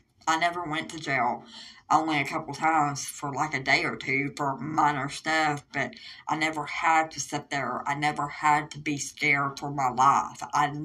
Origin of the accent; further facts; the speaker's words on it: Arkansas, United States; in my hometown in Southwest Arkansas